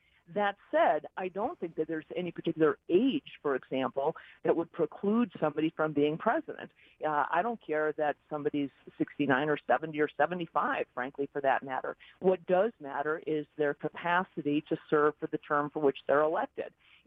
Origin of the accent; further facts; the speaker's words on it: Cleveland, Ohio, United States; now in Colorado, United States; I'm from Cleveland, Ohio, of all places, but I've lived in Colorado for the last few decades.